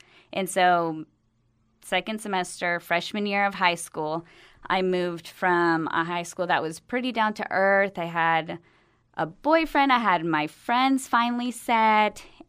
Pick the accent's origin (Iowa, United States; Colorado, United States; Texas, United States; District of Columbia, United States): Texas, United States; Houston; So I am from Houston.